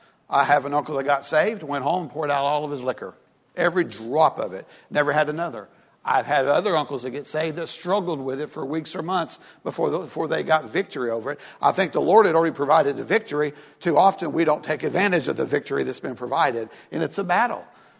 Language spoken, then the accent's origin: English; the South, United States; I was raised in the South, and so I'm not saying no one else is raised this way.